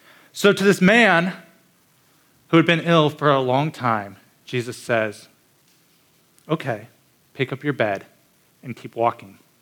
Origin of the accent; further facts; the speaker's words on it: Minnesota, United States; I'm from Minnesota, and December in Minnesota is cold.